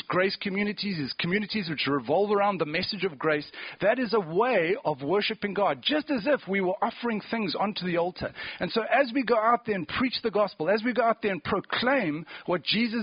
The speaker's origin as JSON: {"language": "English", "town": "Cape Town", "region": "Western Cape", "country": "South Africa", "said": "I was in Cape Town. I come from Cape Town in South Africa."}